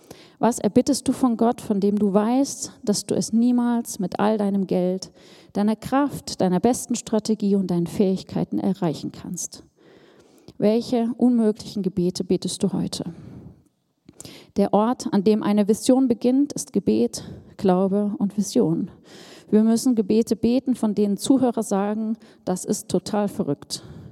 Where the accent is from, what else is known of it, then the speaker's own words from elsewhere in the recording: Germany; Ich bin in der DDR groß geworden und mein Leben ging beim Denken von der Ostsee bis zur tschechischen Grenze, von der polnischen Grenze bis Thüringen.